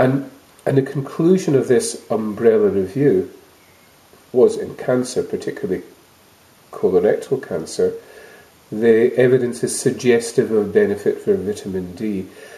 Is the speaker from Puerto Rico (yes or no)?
no; Scotland, United Kingdom; accent: Scottish; I'm Scottish, as you know, one can tell by accent